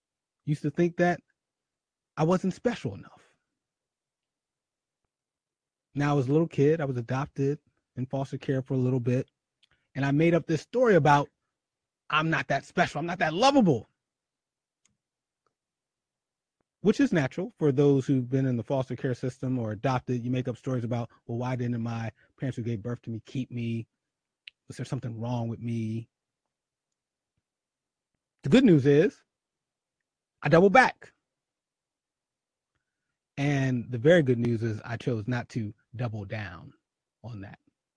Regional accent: Philadelphia, Pennsylvania, United States; now in New York, United States; And I live in Harlem too, but shout out to my hometown, the 215, the city of brotherly love

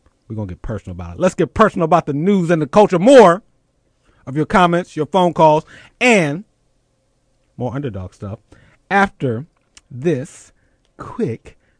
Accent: Philadelphia, Pennsylvania, United States; Those listening in Pennsylvania. My home state.

